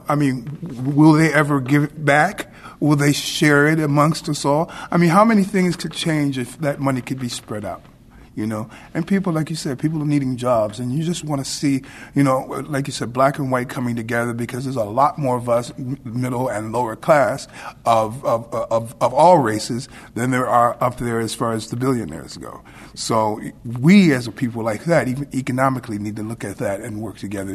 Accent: the South, United States; I grew up in the South in the early 60s. So I saw the signs.

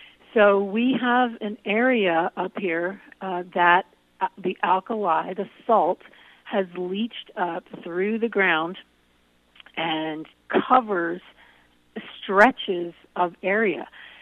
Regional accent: Philadelphia, Pennsylvania, United States; moved away; I grew up in Philadelphia, so that was, you know, having all the nightlife in the city and the traffic. Moving to Great Falls was a big change.

